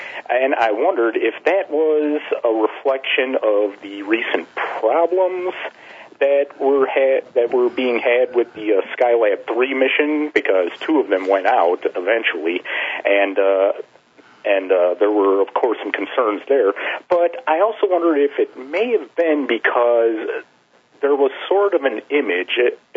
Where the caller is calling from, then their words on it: Illinois, United States; from Illinois.